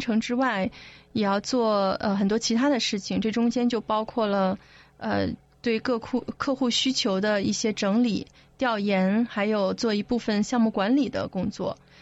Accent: Harbin, Heilongjiang, China; 好的，从小开始吧，哈，我是哈尔滨人

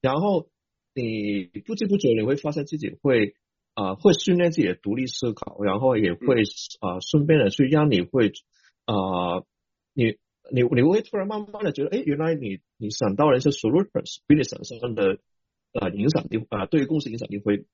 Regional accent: Hong Kong; accent: Hong Kong; Chinese is a second language; 因为其实你听到口音就知道我是香港人，

